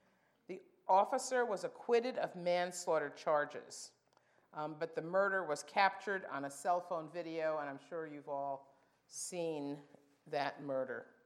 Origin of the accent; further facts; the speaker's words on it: New Jersey, United States; I'm from New Jersey. I live in upstate New York, but I'm from New Jersey.